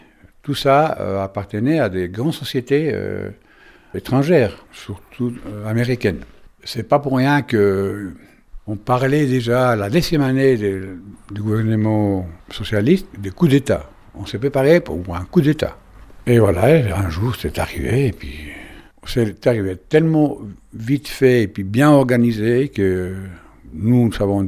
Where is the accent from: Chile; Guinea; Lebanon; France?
Chile; now in Le Locle, Switzerland; Je viens du Chili. Je suis en Suisse depuis 1974 et j'habite au Locle depuis 1992.